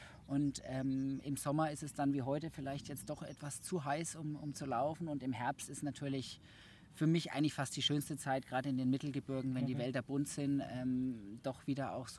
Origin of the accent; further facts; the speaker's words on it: Nuremberg, Bavaria, Germany; moved away as an adult; now in Freiburg, Germany; Ursprünglich komme ich aus Nürnberg, bin gebürtiger Franke, bin da auch aufgewachsen, habe da studiert